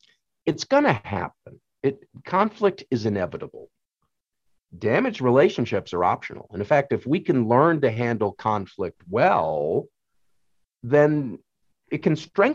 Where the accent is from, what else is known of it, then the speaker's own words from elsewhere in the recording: Rhode Island, United States; I'll try to put on my best Southern accent. I'm from Southern Rhode Island, but that was a bad joke.